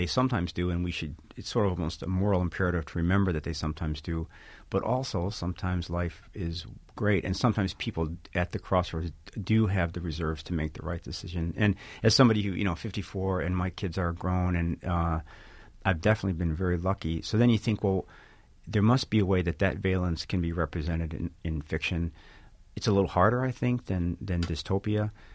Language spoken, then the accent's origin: English; Chicago, Illinois, United States; I was raised Catholic in Chicago and in the 60s.